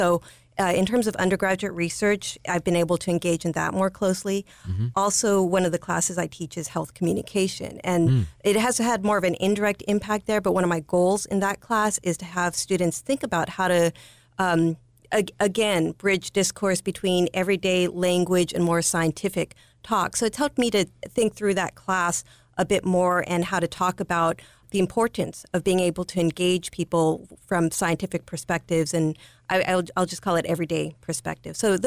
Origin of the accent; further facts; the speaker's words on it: California, United States; I grew up in California. And as a little girl, I remember the droughts.